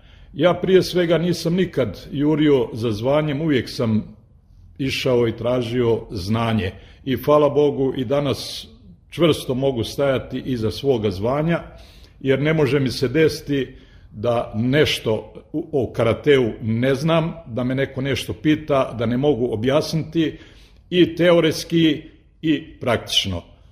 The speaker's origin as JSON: {"language": "Bosnian", "town": "Velika Kladuša", "region": "Federation of Bosnia and Herzegovina", "country": "Bosnia & Herzegovina", "said": "Takva je situacija ne samo kod nas u Kladuši, nego i u cijeloj državi, da mladi ne vide ovdje neku perspektivu za neku bolju budućnost, pa nam odoše vani."}